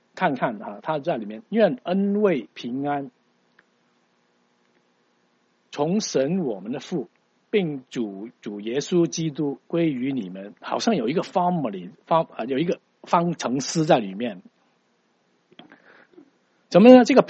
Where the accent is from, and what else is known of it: China